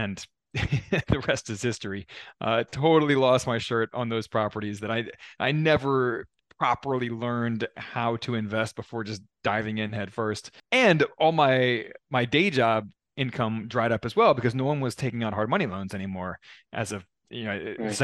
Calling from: Lima, Peru; I am joining in from Lima, Peru right now.

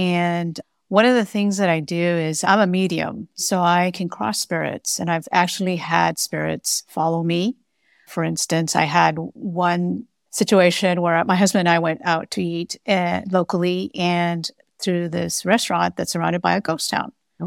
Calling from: Texas, United States; I live in a suburb of Austin, Texas.

